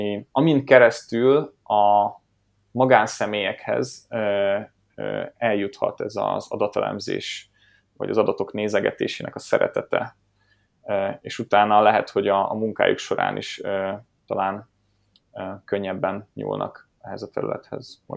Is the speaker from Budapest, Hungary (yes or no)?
no; Kecskemét, Bács-Kiskun, Hungary; Én Kecskeméti vagyok